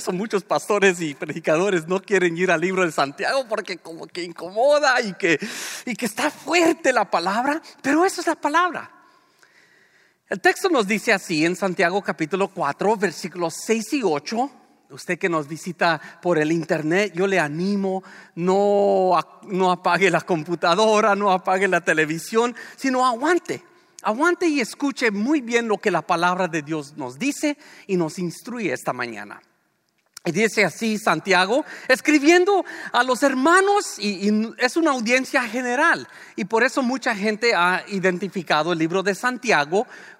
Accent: Los Angeles, California, United States; born there; es bueno que usted entienda un poco más de dónde viene el … Viene de Los Ángeles, California. Nací en Los Ángeles, California. Una ciudad inmensamente grande, con una población muy diversa.

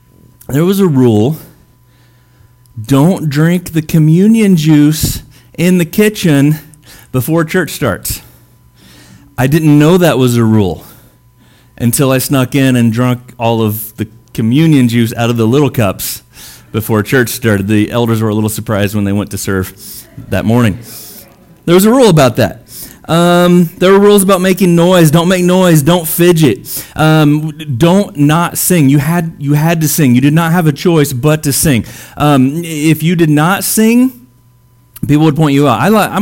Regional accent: Springfield, Missouri, United States; I grew up in a fairly traditional church. I grew up in Springfield, Missouri, down in South Mo.

